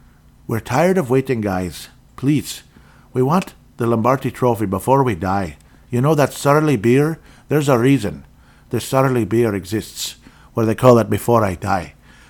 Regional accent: Golden Valley, Minnesota, United States; At least I have a New York personality, even though I'm from Golden Valley, Minnesota.

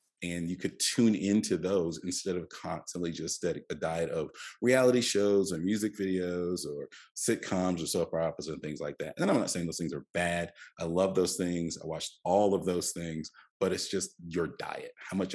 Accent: Carolina, United States; We're families from Carolina, so that'll tell you everything you need to know about basketball.

